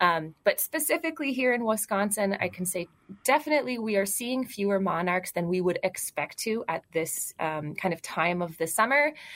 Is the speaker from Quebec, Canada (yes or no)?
no; Niagara Falls, Ontario, Canada; I'm from Niagara Falls in Southern Ontario in Canada